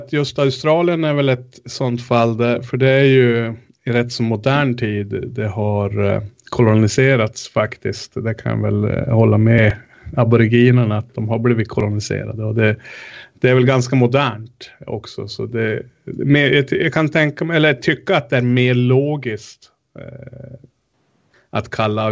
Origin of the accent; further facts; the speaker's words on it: Överkalix, Norrbotten County, Sweden; uppifrån Norrbotten där jag kommer från, Överkalix har ju vad ska vi kalla den, en väldigt särpräglad dialekt, nästan att jämställa med ett eget språk.